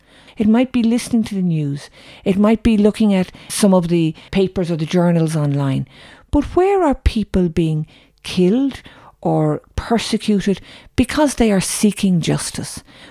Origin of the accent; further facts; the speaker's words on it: Ireland; maybe sometimes as Irish people, we can become very focused on the cross